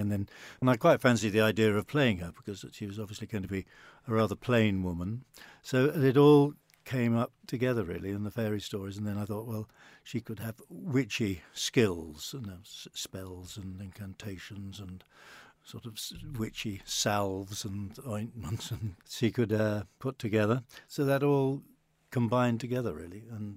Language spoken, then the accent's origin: English; East Midlands, United Kingdom; I come from Lincolnshire, and we had a place very near the coast at the time, and I spent a lot of time on the Lincolnshire coast, and it's very flat, and parts of it are very marshy and wet and muddy.